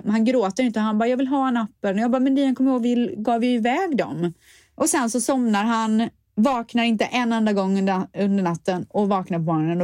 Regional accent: Borås, Västra Götaland County, Sweden; Ja, men jag är från Borås och där säger vi midsommar.

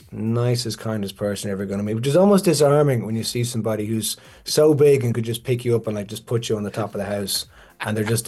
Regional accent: Ireland; you just pick up on the certain things as an Irish person

